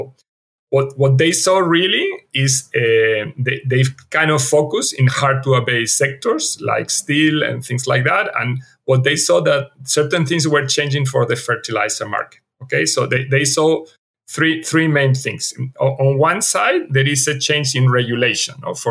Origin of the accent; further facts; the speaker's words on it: Spain; also born or lived in Madrid / Germany / United Kingdom; now in Chile; I am a Spanish national. I was born in Madrid. I grew up near the Mediterranean coast, and I've lived in several places. I've been living in Spain several years, in Germany, UK, and especially the last 16 years, I've been living in Chile, in South America